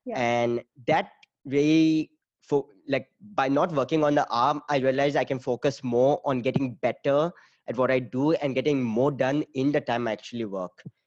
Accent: Goa, India; I grew up in Goa, and Goa is very good during certain part of the year

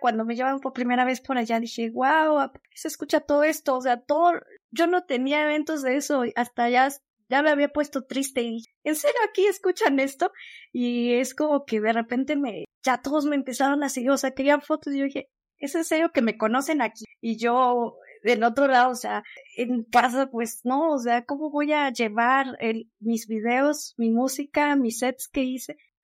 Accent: Hidalgo, Mexico; aquí en Hidalgo, pues sí, bueno, de niña sí, tal vez lo llegué a escuchar

